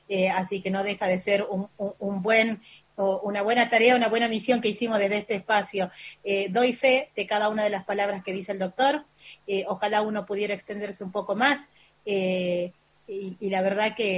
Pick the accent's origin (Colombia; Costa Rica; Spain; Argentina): Argentina; Catamarca; muchísimas gracias por lo que está haciendo por mi tierra catamarqueña